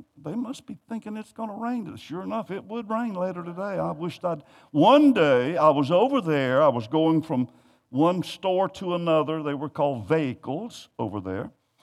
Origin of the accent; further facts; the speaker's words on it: United States; I had the thought, because I'm an American, I repent for this.